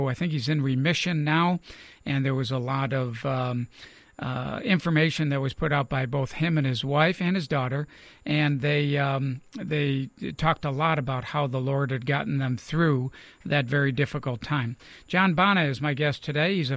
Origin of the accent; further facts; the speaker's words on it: Buffalo, New York, United States; I'm originally from Buffalo. I watched all those games and rooted for the Bills for many, many years